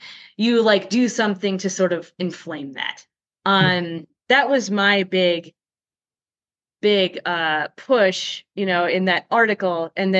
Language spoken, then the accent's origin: English; Minnesota, United States; You know, I'm from Minnesota, which had a huge problem in the Minneapolis Police Department